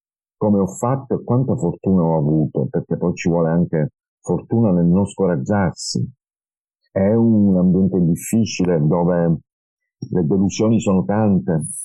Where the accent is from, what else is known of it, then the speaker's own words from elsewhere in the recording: Palermo, Sicily, Italy; also born or lived in Enna; Io sono nato a Enna e poi però ho vissuto a Palermo